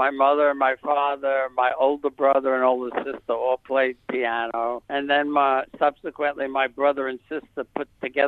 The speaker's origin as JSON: {"language": "English", "town": "New York City", "region": "New York", "country": "United States", "tie": "born or raised there", "said": "because I grew up in New York City."}